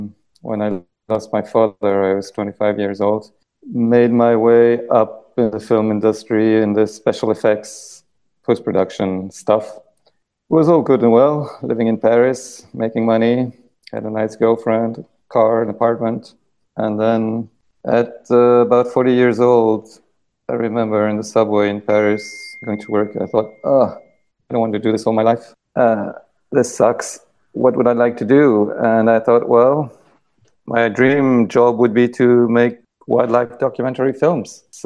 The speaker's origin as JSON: {"language": "English", "town": "Kuala Lumpur", "country": "Malaysia", "tie": "born or raised there", "also_born_or_lived": "Singapore / United States", "lives_now": "France", "said": "I grew up in Kuala Lumpur in Singapore back in the 70s and early 80s. Then I went to the States for 3 years, did a bachelor in humanities, came back to France"}